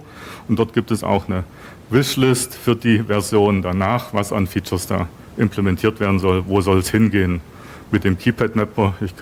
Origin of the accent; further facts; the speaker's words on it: Berlin, Germany; Gegebenenfalls, ich komme aus Berlin, da gibt es dann noch Bezirke